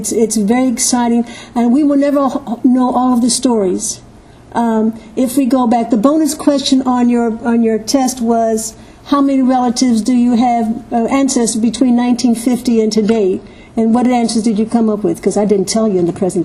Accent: St. Louis, Missouri, United States; Well, I grew up in St. Louis, Missouri, which was a segregated town, and grew up in the 40s, 50s.

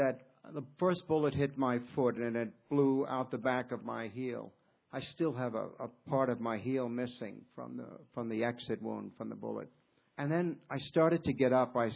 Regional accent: Massapequa, New York, United States; I was a Marine, and I grew up in Massapequa, Long Island

